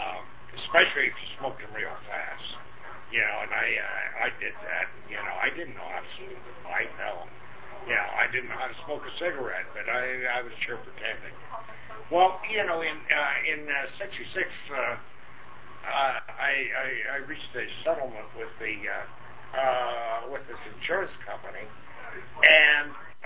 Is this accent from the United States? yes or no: yes; Twin Falls, Idaho, United States; also born or lived in Pocatello, Idaho; I was born in Pocatello, Idaho, and raised in a little place called Twin Falls, Idaho.